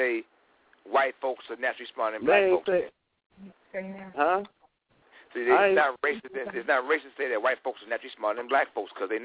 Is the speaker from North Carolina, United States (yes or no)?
no; Chicago, Illinois, United States; I'm from Chicago, and I go here, meeting the average guy from Ohio. I figured they was more culturally diverse than me, coming from Chicago, which is very segregated.